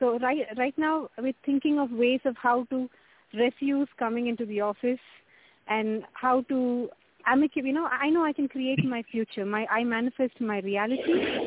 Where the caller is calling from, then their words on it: Germany; And I'm calling in from Germany.